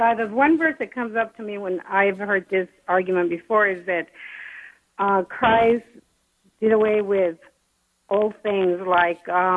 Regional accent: California, United States; I'm visiting from California, by the way.

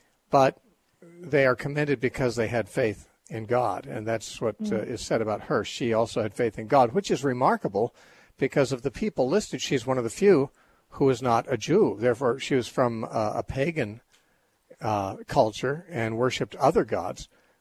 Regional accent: San Bernardino, California, United States; born there; from my hometown. Actually, I was born in St. Bernardine's Hospital.

